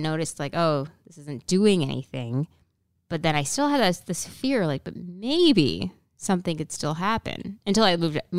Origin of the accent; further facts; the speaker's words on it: Canada; because well, people know I'm from Canada, so I was not an American citizen at the time.